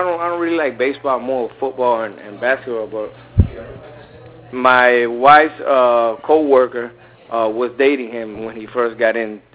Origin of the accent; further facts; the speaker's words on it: Miami, Florida, United States; Yeah, I was born and raised here in Miami. My parents are from Cuba, but I was born and raised here in Miami.